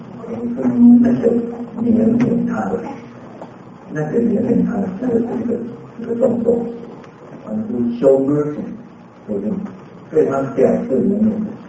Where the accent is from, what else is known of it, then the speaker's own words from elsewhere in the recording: Eastern Taiwan, Taiwan; 因为我们是台湾来的嘛，是吗？台湾是我的故乡，我是东部人